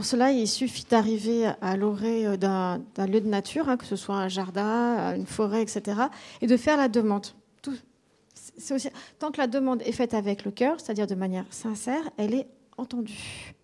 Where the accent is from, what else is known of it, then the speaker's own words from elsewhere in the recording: Grenoble, Auvergne-Rhône-Alpes, France; now in mountains; Moi, je suis grenobloise, je vis en montagne